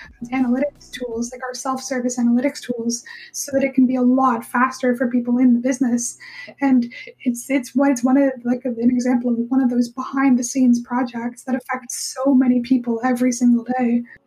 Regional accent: Canada; now in United Kingdom; so I'm Canadian, and people in the UK where I live always apologize that the UK can't handle snow.

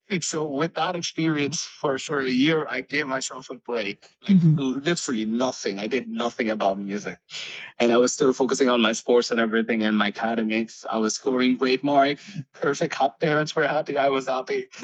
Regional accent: India; moved away as an adult; also born or lived in United Kingdom; now in Dubai, United Arab Emirates; So I was born and raised in India. Then I went to UK for my education, so I was doing music there too. Then I moved to Dubai about 8 years ago

